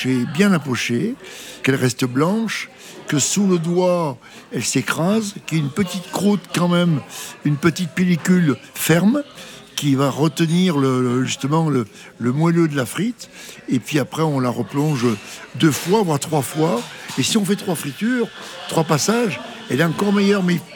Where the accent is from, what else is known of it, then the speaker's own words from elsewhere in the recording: France; Je suis français.